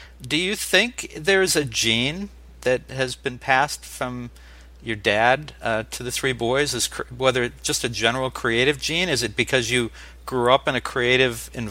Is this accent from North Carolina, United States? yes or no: no; New York, United States; also born or lived in New Jersey; growing up in New York, New Jersey area myself, a number of places like that I remember going